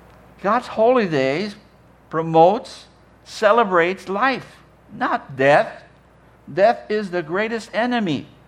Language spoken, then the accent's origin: English; Mexico; moved away; When I was growing up in Mexico, we didn't celebrate Halloween.